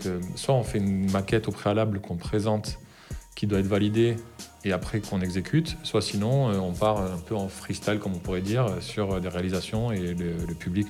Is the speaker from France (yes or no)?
yes; Biarritz, Nouvelle-Aquitaine, France; Nous on est sur Biarritz, on a grandi au Pays Basque.